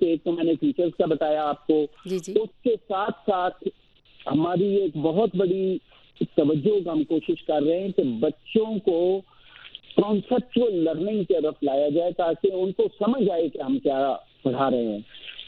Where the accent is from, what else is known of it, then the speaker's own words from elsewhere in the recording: Sheikhupura, Punjab, Pakistan; ضلع شیخوپورہ میں میرا گاؤں ہے